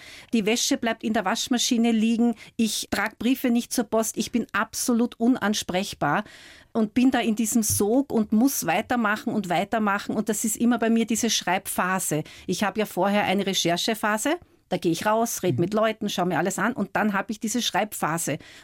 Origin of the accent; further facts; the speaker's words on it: Austria; moved away; dass ich mal sage, ich fahre jetzt mal 3 Wochen so zwischendurch nach Österreich und tanke wieder so meine Heimat auf und dann komme ich wieder zurück. Und mein Mann wäre auch sehr willig, also der würde sofort nach Österreich ziehen.